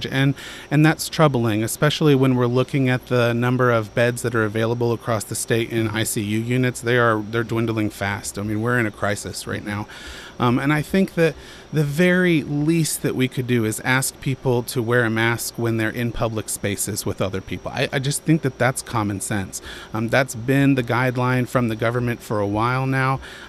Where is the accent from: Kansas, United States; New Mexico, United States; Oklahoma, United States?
Oklahoma, United States; Bartlesville; also born or lived in Dewey; My family moved here in the mid-80s. I grew up in Dewey first, and then we moved to Oak Park. I lived over by Jane Phillips, lived over by the hospital. So I've been everywhere in Bartlesville